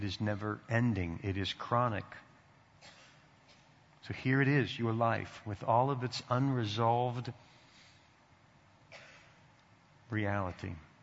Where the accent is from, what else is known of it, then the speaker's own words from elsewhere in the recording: Canton, Ohio, United States; born there; I was born in Canton, Ohio. That's the cradle of football. That's the nursery of the NFL. The hospital in which I was born is across the street from the Football Hall of Fame. In my town, every newborn boy went home from the hospital with a football.